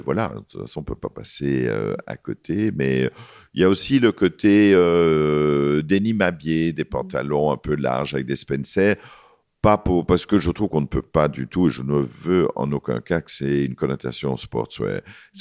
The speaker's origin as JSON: {"language": "French", "country": "Belgium", "said": "il fallait aller pour nous, en tant que Belge, il fallait faire Paris"}